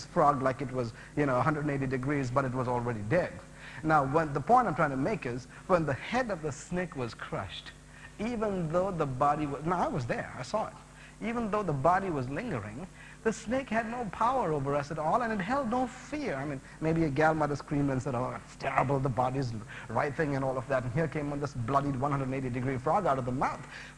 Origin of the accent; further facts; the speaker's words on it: Chennai, Tamil Nadu, India; born there; Madras is one of the four biggest cities in India: New Delhi, Calcutta, Bombay, Madras. I was born in Madras.